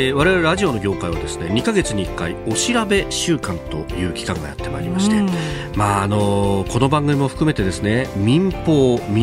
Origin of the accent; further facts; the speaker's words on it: Yokosuka, Kanagawa, Japan; まあ神奈川横須賀の出身でして、